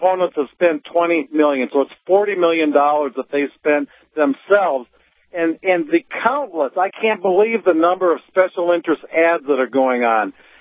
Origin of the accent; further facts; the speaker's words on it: Annandale, Minnesota, United States; while I was marching in my hometown 4th of July parade in Annandale, Minnesota